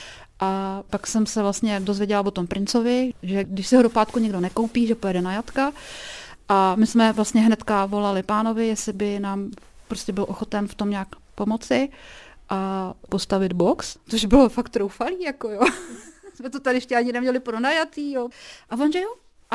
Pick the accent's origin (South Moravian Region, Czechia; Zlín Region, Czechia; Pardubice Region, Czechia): Pardubice Region, Czechia; Polička; also born or lived in Prague; now in Chrudim, Czechia; já jsem jakoby od Poličky, že jo, ale 30 let jsem žila v Praze a když jsem zjistila, že už ta Praha je pro mě zbytečně moc, tak jsem si říkala, že se odstěhuji zase někam jakoby blíž k těm svým kořenům, ale skončila jsem v Chrudimi.